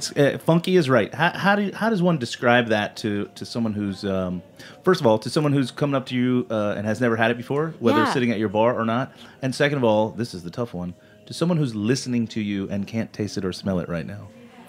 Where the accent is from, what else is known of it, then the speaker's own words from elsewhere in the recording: Florida, United States; When I grew up in Florida, same thing, right?